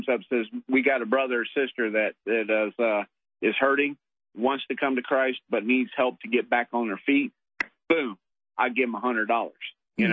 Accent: Georgia, United States; I'm from Georgia, and I belong to one of the several states.

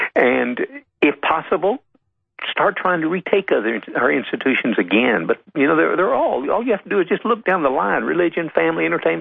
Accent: the Ozarks, United States; You know, I grew up real poor in the Ozarks, and with pigs, you pull out the slops, and here they come

